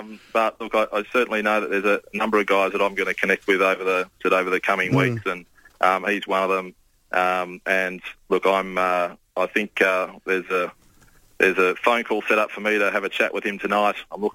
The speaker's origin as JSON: {"language": "English", "town": "Sydney", "region": "New South Wales", "country": "Australia", "tie": "born or raised there", "also_born_or_lived": "South Australia / Canberra", "said": "I was born in South Australia. I spent most of my time then growing up in Sydney before moving to Canberra, where I attended university"}